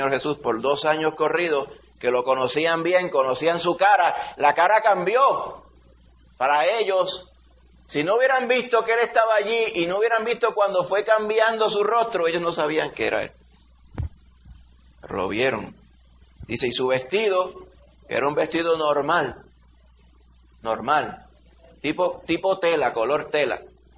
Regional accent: Puerto Rico; que a mí de chiquito la gente aquí en Puerto Rico decía

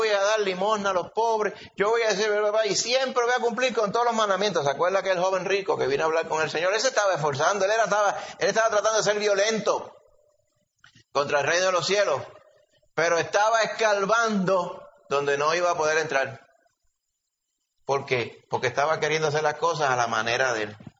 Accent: Puerto Rico; Aparte de nosotros como puertorriqueños pensar que era un listo.

